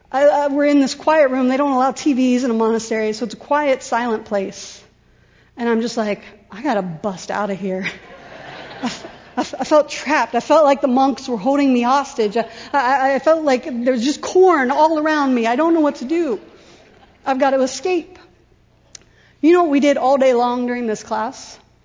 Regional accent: Columbus, United States; I grew up in Columbus, and the whole time I was growing up, I loved the city of Columbus

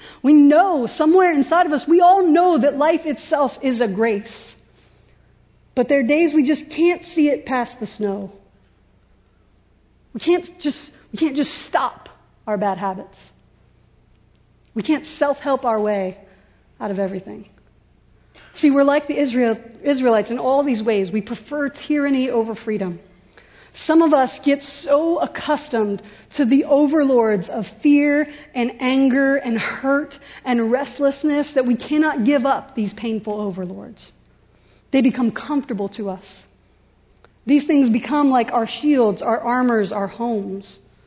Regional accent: Columbus, United States; I grew up in Columbus, and the whole time I was growing up, I loved the city of Columbus

